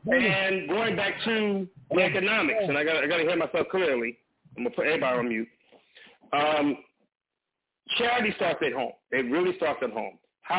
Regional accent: California, United States; I'm from California. So I'm built that way to look for carjackers, okay?

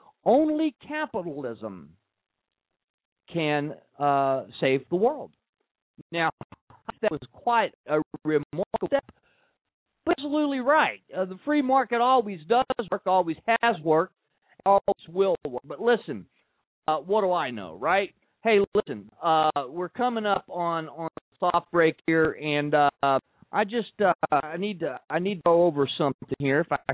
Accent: Texas, United States; Now, you know, obviously I'm from Texas, and they actually grow pretty big

